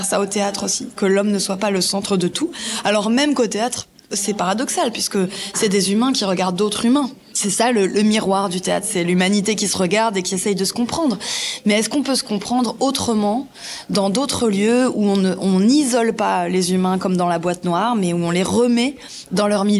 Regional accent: Occitanie, France; parce que moi, j'ai grandi dans le Gard. Donc, je suis du coin.

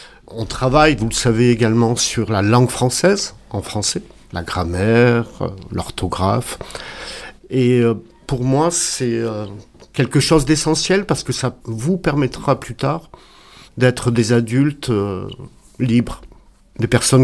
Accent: Auvergne-Rhône-Alpes, France; Alors, je suis né en Haute-Savoie, justement.

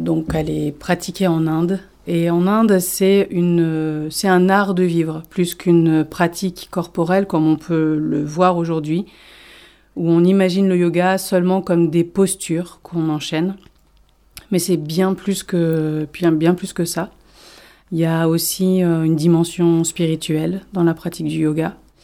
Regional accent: Grenoble, Auvergne-Rhône-Alpes, France

